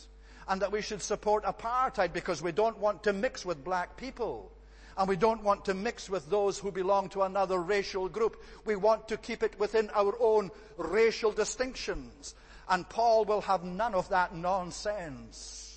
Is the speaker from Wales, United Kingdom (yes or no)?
no; Scotland, United Kingdom; In the same way as I'm a Scotsman, when I become a Christian, it doesn't make me something other than a Scot, a true-bred Scot, so to speak.